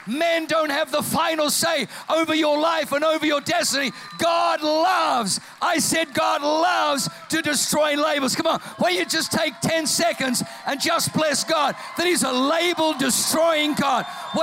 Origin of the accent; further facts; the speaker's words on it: Dapto, New South Wales, Australia; That I was from Dapto. Can anything good come out of Dapto?